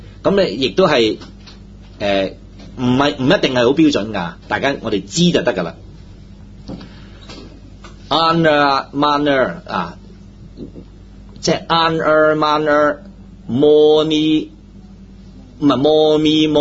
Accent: Guangdong, China; 因為我哋中國嘅廣東人啱唔啱啊？我哋講廣東話

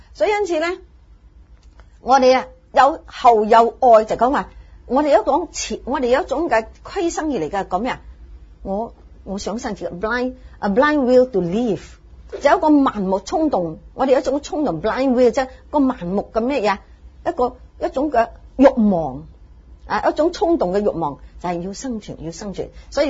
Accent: China; 我哋中国人会讲系点解会点解会讲呢样嘢咧？因为我哋中国人系受佛教影响

